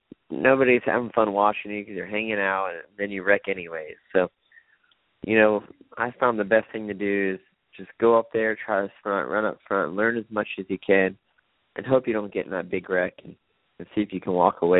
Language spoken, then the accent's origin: English; Florida, United States; also born or lived in Daytona; mainly because I was born at Halifax Hospital in Daytona, and I'm from South Florida, so it's like a home race for me.